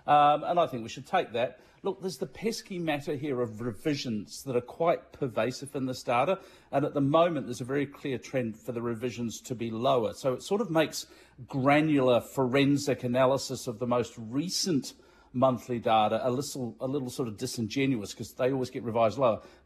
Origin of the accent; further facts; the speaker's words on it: Manchester, North West England, United Kingdom; Born and raised. Born and raised in Manchester.